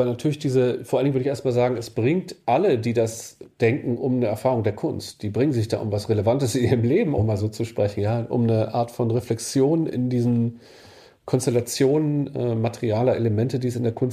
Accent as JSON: {"language": "German", "region": "Northern Germany", "country": "Germany", "tie": "born or raised there", "said": "Ich komme ja aus Norddeutschland, ich bin da in der Ecke aufgewachsen, wo das spielt."}